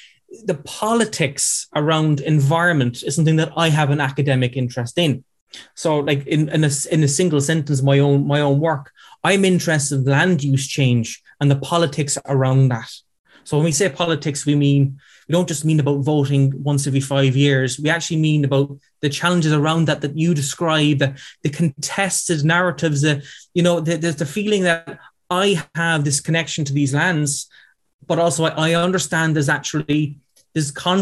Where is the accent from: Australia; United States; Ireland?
Ireland; Munster; accent: West Cork; now in Dublin, Ireland; But I grew up in West Cork, like I say, and I would have a foot in both camps